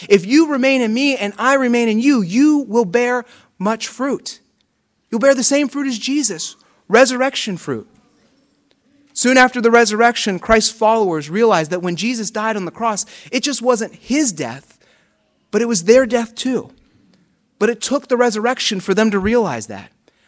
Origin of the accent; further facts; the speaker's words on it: Pittsburgh, Pennsylvania, United States; I'm from Pittsburgh. It's really close to West Virginia.